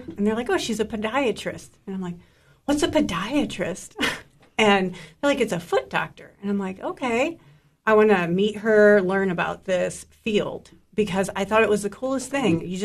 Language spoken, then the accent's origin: English; Ohio, United States; moved away as an adult; now in Tennessee, United States; So grew up in Ohio, did all my schooling, my residency in Ohio.